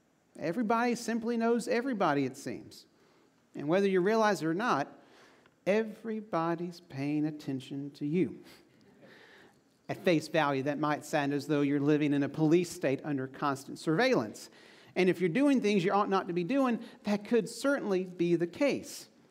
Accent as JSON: {"language": "English", "town": "St. Paul's", "region": "North Carolina", "country": "United States", "tie": "born or raised there", "said": "Now, that's the exact opposite of my hometown. St. Paul's is a small town in southeastern North Carolina, and it's home to about 2,000 people and 6 stoplights."}